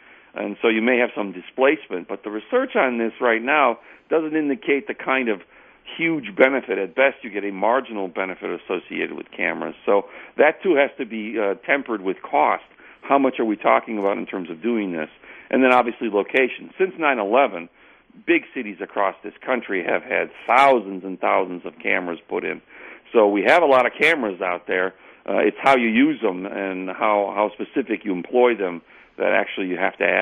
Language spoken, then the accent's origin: English; Milwaukee, Wisconsin, United States; I've been in Milwaukee for 28 years. I was from Milwaukee as a child. I grew up in Milwaukee.